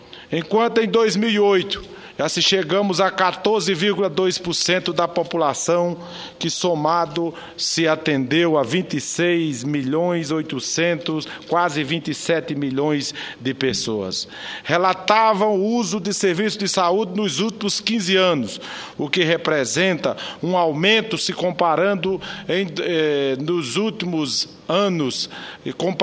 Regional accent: Brazil; alterou a maneira como nós brasileiros passamos a praticar a própria saúde pública do Brasil.

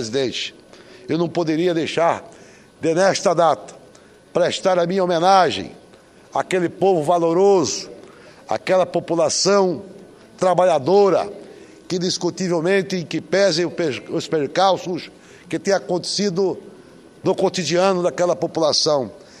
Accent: Várzea Grande, Mato Grosso, Brazil; gostaria apenas de expressar minha profunda fé nos destinos da minha cidade natal. Várzea Grande não é uma ilha, um terreno.

